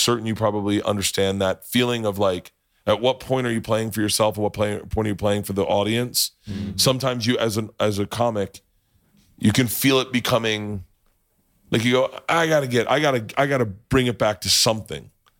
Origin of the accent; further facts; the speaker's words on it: Oklahoma, United States; Because when I told everyone I was from Oklahoma, I fucking let them know.